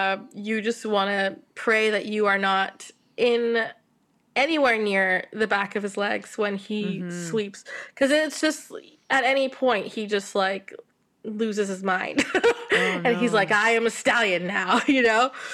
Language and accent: English; Canada; also born or lived in Kenya / Switzerland; I was born in Kenya, and then I lived in Switzerland until I was six before coming to Canada.